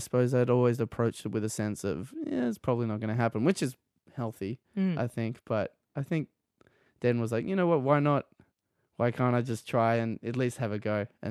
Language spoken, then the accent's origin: English; Canberra, Australian Capital Territory, Australia; Been in Canberra my whole life, and you know, it's a very homebody type of town.